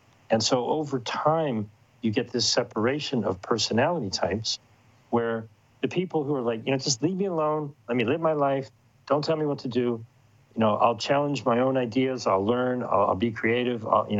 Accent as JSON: {"language": "English", "region": "Ohio", "country": "United States", "tie": "born or raised there", "lives_now": "California, United States", "said": "Now, I grew up in Ohio. I live in California now. But I was in Ohio when we were having this class."}